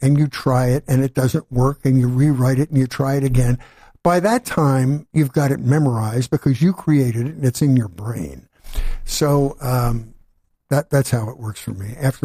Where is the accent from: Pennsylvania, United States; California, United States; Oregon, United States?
Pennsylvania, United States; Wayne; West of Philly in a little town called Wayne, which was a spectacular place to grow up.